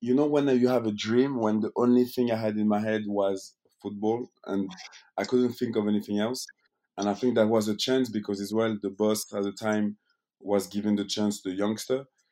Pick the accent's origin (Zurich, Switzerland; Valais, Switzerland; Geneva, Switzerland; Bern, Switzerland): Geneva, Switzerland; I'm in Geneva, in my hometown.